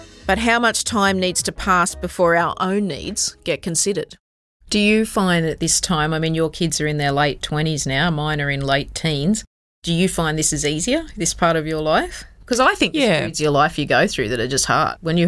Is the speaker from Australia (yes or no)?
yes; Gunnedah, New South Wales, Australia; Growing up in Gunnedah, I realised pretty quickly there was going to be no man that was going to pay for the life I wanted.